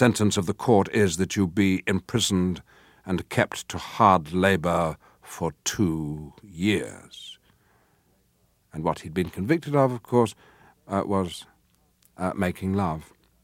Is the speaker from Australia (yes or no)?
no; England, United Kingdom; accent: northern; to be vocally, for instance, identifiable as someone from the north of England. And so I got rid of my northern accent to a great extent and spoke received pronunciation English.